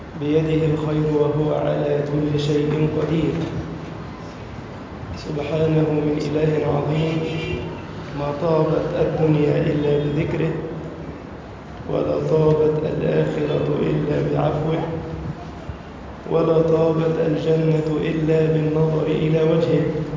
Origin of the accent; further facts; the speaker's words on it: Egypt; اللهم اجعل بلدنا مصر سخاء رخاء